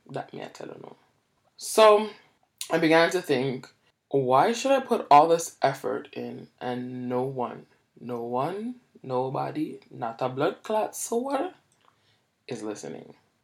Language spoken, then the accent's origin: English; Jamaica; So I'm Jamaican.